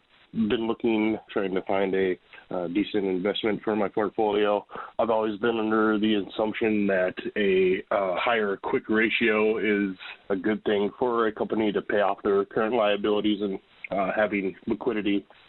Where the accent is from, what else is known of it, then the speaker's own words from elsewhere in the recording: Minnesota, United States; I'm from Minnesota.